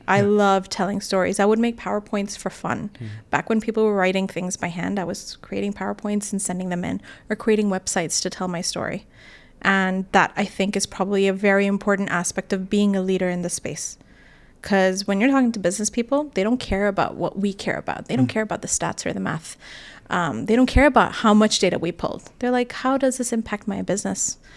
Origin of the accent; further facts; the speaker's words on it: Toronto, Ontario, Canada; So I grew up in Toronto.